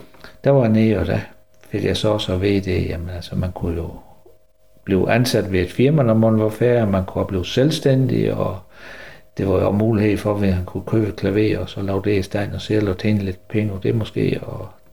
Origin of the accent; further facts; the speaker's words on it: Arnum, Region of Southern Denmark, Denmark; Fordi jeg kom til verden i 1957 ude i Gjelstorp, som ligger her 3 km øst for Arnum, og har gået i skole her i Arnum